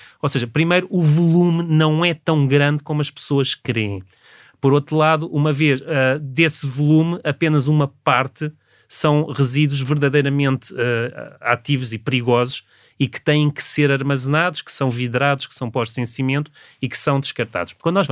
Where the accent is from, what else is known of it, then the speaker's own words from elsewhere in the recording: Alhandra, Lisbon, Portugal; Eu nasci perto de Lisboa. O meu pai fazia parte da direção da coletividade da vila onde eu cresci, em Alhandra.